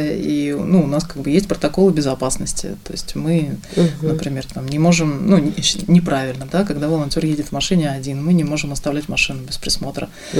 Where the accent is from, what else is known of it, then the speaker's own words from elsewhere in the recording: Russia; и там узнавали, что мы из России